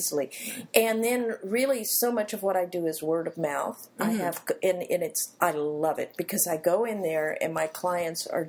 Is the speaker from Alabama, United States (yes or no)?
no; Dallas, Texas, United States; Well, I'm from Dallas, Texas. My family moved around a good deal